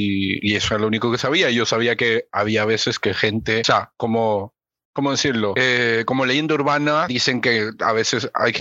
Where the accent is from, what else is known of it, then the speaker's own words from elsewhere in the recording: Peru; Soy peruano, o sea.